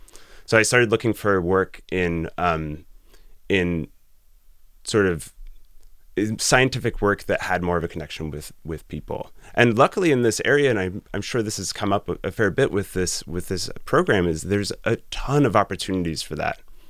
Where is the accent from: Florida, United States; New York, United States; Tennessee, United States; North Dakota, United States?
New York, United States; Esopus; I would say the root of it all was growing up in Esopus and just hanging out in the woods there.